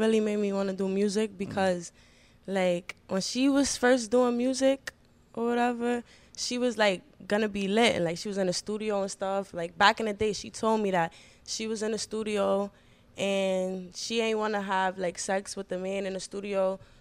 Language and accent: English; Bronx, New York, United States; Growing up, like, it was tough for me and my family.